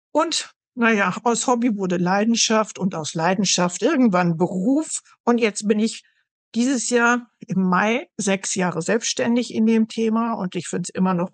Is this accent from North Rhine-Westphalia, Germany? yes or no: yes; North Rhine-Westphalia, Germany; born there; ich komme gebürtig aus dem Münsterland in Deutschland.